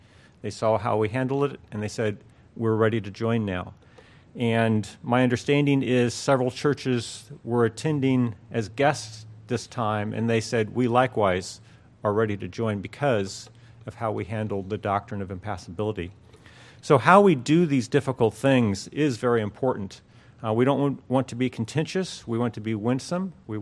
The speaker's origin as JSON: {"language": "English", "region": "Arizona", "country": "United States", "tie": "born or raised there", "said": "I grew up in Arizona."}